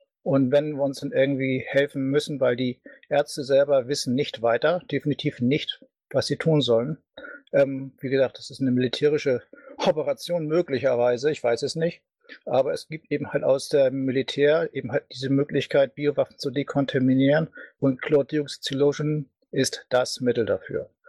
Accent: Hamburg, Germany; wir hatten ja auch damals unsere Hamburger Runde, komme ich auch aus der Ecke

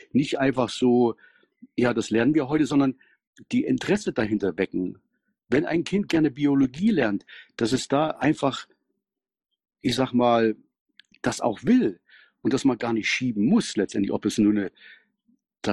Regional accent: Germany; ist 12, bin ich aus Deutschland. Ist natürlich etwas sehr schärfer hier und hatte auch schon mit Schulamt Kontakt gehabt

